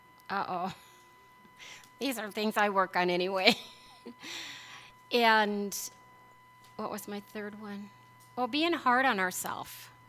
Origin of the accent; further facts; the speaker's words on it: Pierce, South Dakota, United States; And I grew up in Pierce, South Dakota. I have a twin brother.